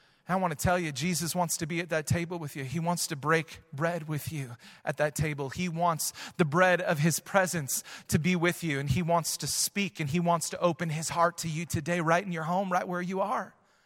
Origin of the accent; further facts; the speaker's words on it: Wisconsin, United States; I grew up in Wisconsin calling it supper.